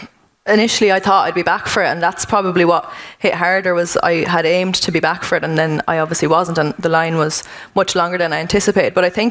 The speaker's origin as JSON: {"language": "English", "town": "Athlone", "region": "Westmeath", "country": "Ireland", "said": "I'm from Athlone, which would have meant a lot to me."}